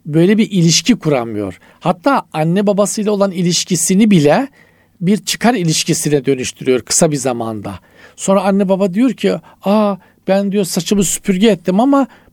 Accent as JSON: {"language": "Turkish", "region": "Trabzon", "country": "Turkey", "also_born_or_lived": "Rize", "said": "O zaman Rize'nin Çayır ilçesinde oturuyoruz. Allah'a şükür Trabzonluyum da."}